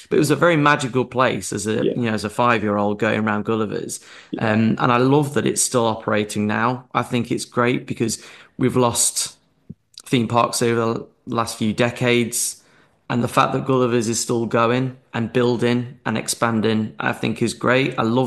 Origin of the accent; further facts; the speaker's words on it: Derby, East Midlands, United Kingdom; Matlock is a special place in my heart because I'm from Derby, so Matlock's not that far.